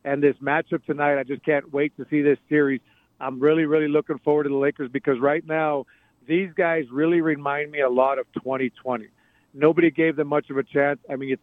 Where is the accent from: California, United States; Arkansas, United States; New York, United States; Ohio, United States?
California, United States; San Pedro; now in El Paso, United States; As you guys know, I'm from Los Angeles. I'm from San Pedro, California. I've lived here now 20 years, and I still say I'm from California.